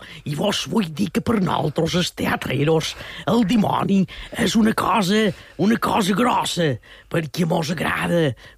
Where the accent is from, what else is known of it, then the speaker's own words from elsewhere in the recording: Manacor, Balearic Islands, Spain; I de Manacor, som de Manacor. Jo sempre duc Manacor a dins el cor.